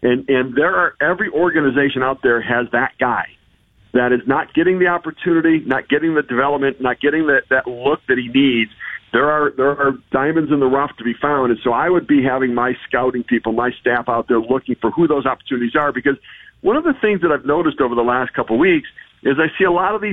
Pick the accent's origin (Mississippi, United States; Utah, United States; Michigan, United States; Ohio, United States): Michigan, United States; Detroit; So I grew up in Detroit. I'm actually in Detroit right now, visiting my parents, and right across the river from Windsor